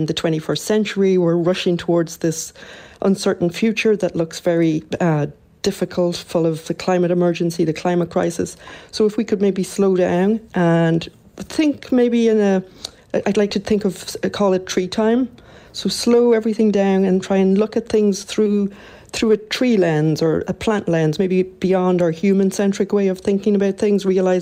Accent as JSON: {"language": "English", "country": "Ireland", "said": "being Irish"}